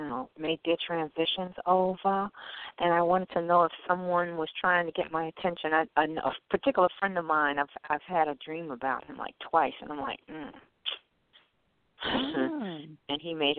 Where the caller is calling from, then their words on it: New York, United States; calling from New York.